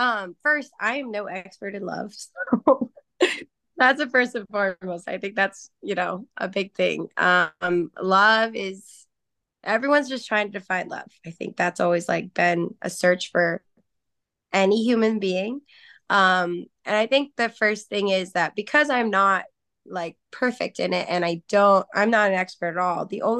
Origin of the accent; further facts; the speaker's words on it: New York, United States; I am a New Yorker, grew up and raised in New York